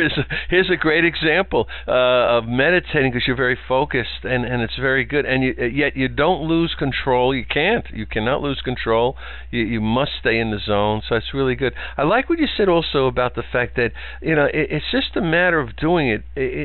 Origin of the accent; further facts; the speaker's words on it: New York, United States; Growing up in New York, we saw the results of a motorcycle crash.